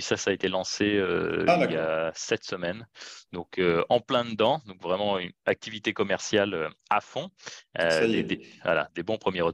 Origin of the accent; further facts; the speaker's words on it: France; moved away as an adult; also born or lived in Germany / England; now in Lausanne, Switzerland; je suis un Français expatrié. Ça fait maintenant 17 ans que j'ai quitté la France. Je suis passé un peu par l'Allemagne, l'Angleterre. Puis maintenant, je me suis installé à Lausanne, sur les bords du Léman, depuis une dizaine d'années.